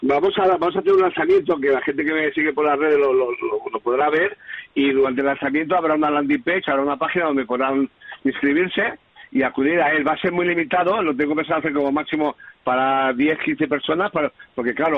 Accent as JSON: {"language": "Spanish", "town": "San Antonio", "region": "Balearic Islands", "country": "Spain", "said": "Yo soy aquí de San Antonio, de Ibiza"}